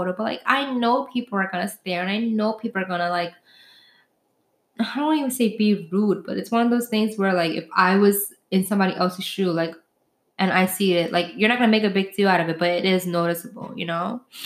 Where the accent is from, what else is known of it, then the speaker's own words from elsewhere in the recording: New York, United States; it's just me being, again, passionate about being a New Yorker